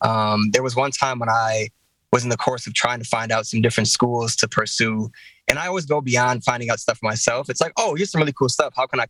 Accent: Milwaukee, Wisconsin, United States; So I was born and raised in Milwaukee, in the inner city, kind of started on the east side and grew up pretty much all my life in the 47th and North Avenue uptown area.

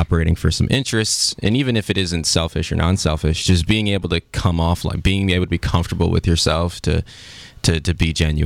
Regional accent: Chicago, Illinois, United States; Like growing up in Chicago, you know, I really didn't meet.

